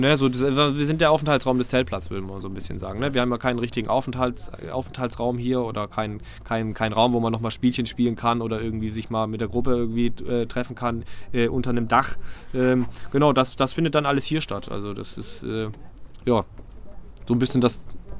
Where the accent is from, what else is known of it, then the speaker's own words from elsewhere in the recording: Baden-Württemberg, Germany; Habe ich das Glück gehabt, dass meine Eltern mich hier mit 4 Monaten zum ersten Mal hergebracht haben. Ich komme eigentlich aus dem Süden, Nähe Stuttgart. Und... ja, meine Eltern haben mich relativ früh hierher gebracht. Meine Mutter kommt auch aus dem Norden